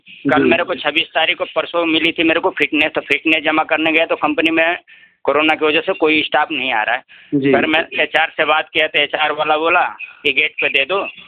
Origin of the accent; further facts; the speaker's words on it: Uttar Pradesh, India; मैं उत्तर प्रदेश का हूँ